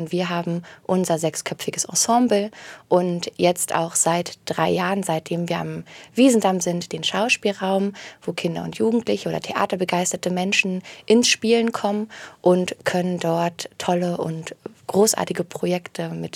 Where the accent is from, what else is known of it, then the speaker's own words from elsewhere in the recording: Lübeck, Schleswig-Holstein, Germany; Ja, ich bin in Lübeck groß geworden